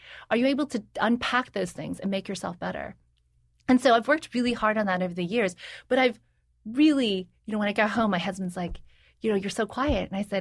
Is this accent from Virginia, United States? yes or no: no; South Carolina, United States; You know, I grew up in the Deep South in South Carolina. There were not a lot of Asian people at the time there, and I was really, really bullied relentlessly when I was growing up.